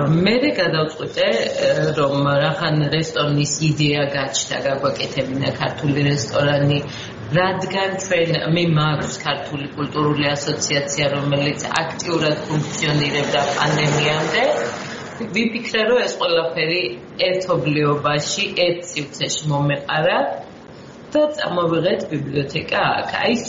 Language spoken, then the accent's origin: Georgian; Merisi, Adjara, Georgia; ანუ მე აუცილებლად დავბრუნდები მერიში. აუცილებლად. მე ყოველთვის ფიქრობდი მერისზე და არასდროს არ დამიწყებია, რომ ვალში ვარ იმ ადგილთან, სადაც მე გავიზარდე.